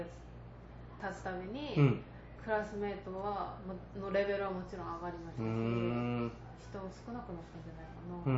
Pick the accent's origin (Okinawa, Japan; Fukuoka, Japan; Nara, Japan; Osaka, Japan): Fukuoka, Japan; 私もともと福岡出身で、福岡で外国人のお客さんを助けたいっていう夢